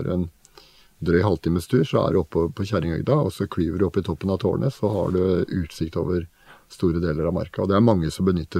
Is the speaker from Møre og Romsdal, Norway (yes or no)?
no; Oslo, Norway; Jeg vokste opp i Oslo på Oppsal og Bøler